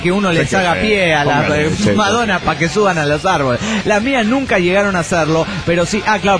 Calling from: Managua, Nicaragua; de Managua, Nicaragua.

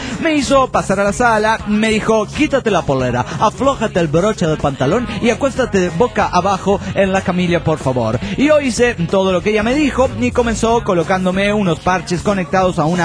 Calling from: Cochabamba, Bolivia; de Cochabamba, Bolivia.

